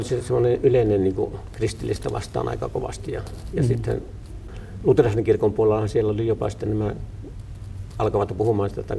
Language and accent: Finnish; Pello, Lapland, Finland; also born or lived in Kemi; Lukiossa just tuli, muutettiin Pellosta pikkukylältä Kemin kaupunki, mikä on niin kuin kommunistikaupunki.